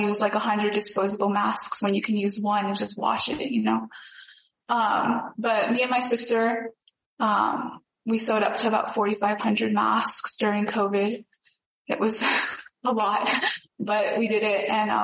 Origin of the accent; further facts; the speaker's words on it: Ronan, Montana, United States; now in Berkeley, United States; I currently live in Berkeley, California, but I'm from Ronan, Montana.